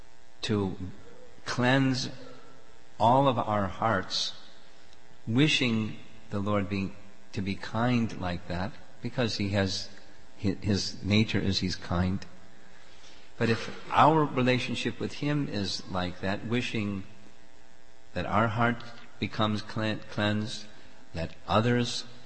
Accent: United States; But I'm also growing up in America, where there's this intense spirit of competition.

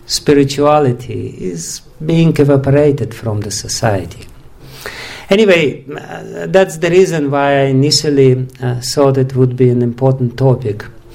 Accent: Russia; English is a second language; I'm from Russia, so I know perfectly well

